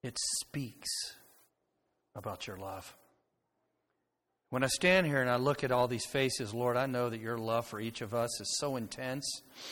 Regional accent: Florida, United States; I grew up in Florida. Storms were powerful. Lightning was unbelievable. Lightning capital of the world.

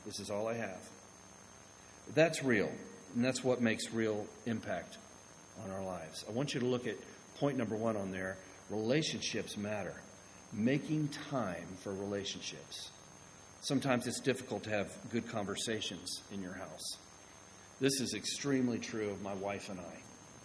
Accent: Florida, United States; I'm from Florida.

